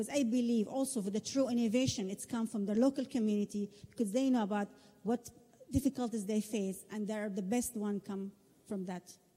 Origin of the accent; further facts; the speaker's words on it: Saudi Arabia; English is a second language; I'm from Saudi Arabia. I'm a scientist, entrepreneur, and semi-politician.